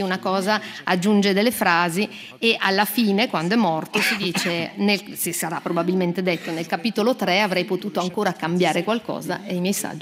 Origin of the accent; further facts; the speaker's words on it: Venezuela; volevo dire che innanzitutto il Venezuela è il mio paese.